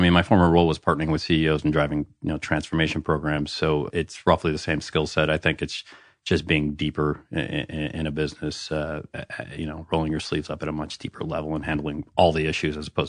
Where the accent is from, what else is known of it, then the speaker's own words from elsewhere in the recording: Illinois, United States; Grew up in the suburbs of Chicago, relatively blue-collar family, youngest boy out of five boys.